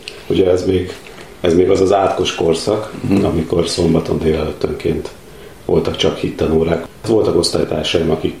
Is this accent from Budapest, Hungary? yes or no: yes; Rákoscsaba, Budapest, Hungary; born there; Én születtem Rákos Csabára